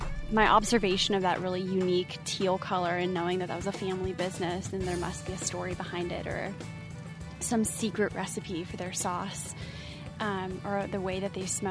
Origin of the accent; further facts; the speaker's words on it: California, United States; now in Paducah, United States; I am from California and I have been moving around the country for nearly the last decade.